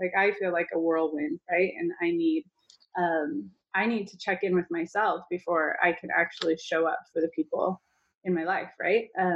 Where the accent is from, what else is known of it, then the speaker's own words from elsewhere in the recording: Utah, United States; and I grew up in Utah, and you know, like in February, it's just, you're down and depressed